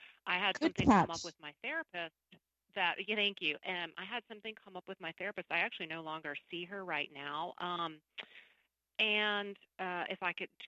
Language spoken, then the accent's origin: English; the South, United States; I grew up in the South in a pretty strict Catholic kind of family